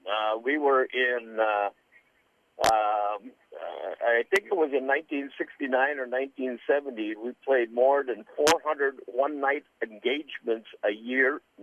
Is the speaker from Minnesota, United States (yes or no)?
yes; Roseville, Minnesota, United States; Well, I was born and raised outside of Minneapolis in a town called Roseville.